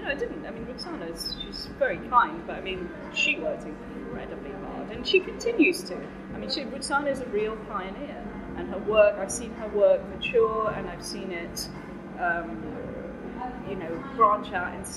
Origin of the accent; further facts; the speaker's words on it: India; born there; I was born in India, you know, I wasn't born in England